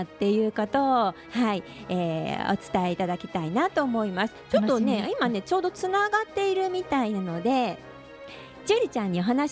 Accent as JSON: {"language": "Japanese", "region": "Kyoto", "country": "Japan", "tie": "born or raised there", "said": "私も京都生まれの京都育ちなの で、"}